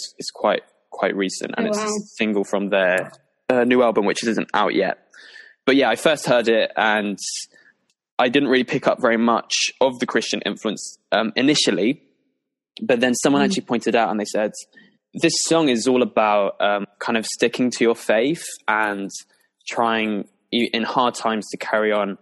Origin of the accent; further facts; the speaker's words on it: England, United Kingdom; also born or lived in Brazil; I grew up in England, but I lived in Brazil for almost 7 years.